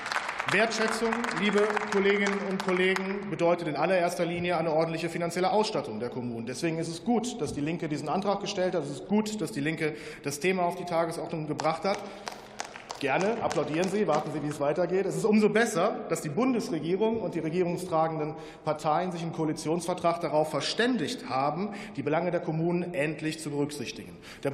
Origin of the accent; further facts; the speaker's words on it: Düren, North Rhine-Westphalia, Germany; Meine Heimatstadt Düren im Rheinland